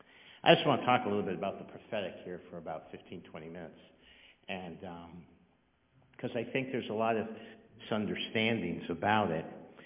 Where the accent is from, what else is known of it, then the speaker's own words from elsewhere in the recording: Ireland; I'm Irish. We're ridiculous people.